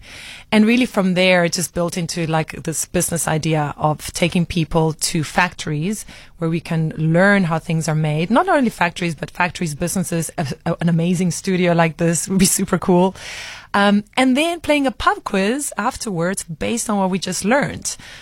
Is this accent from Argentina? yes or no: yes; Argentina; I'm from Argentina originally